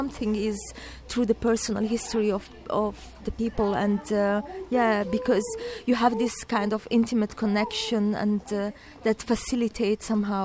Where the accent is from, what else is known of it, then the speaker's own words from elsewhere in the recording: Somalia; also born or lived in Verona, Italy; and I'm Somali Italian. I was born in Verona in the northern Italy, and of a Somali father and Italian mother. And when I was two, my parents moved to Somalia